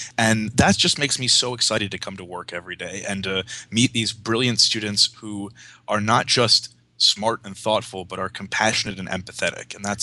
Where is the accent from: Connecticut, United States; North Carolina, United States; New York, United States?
New York, United States; I grew up outside of New York City in Westchester County, and so I was in New York when the towers came down in 9/11.